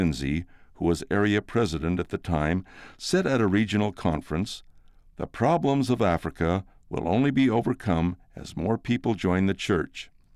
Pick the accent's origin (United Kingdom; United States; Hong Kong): United Kingdom; London, England; born there; moved away as an adult; I was born in England, and in 1960, at age 20, I left London to seek my fortune.